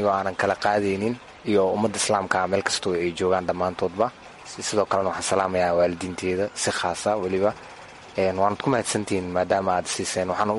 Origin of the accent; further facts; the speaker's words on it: Dadaab, Garissa County, Kenya; inta aan ku dhashay aan ku koray ilaa yarka hadana oo ku soo noolaa intaan ku noolaa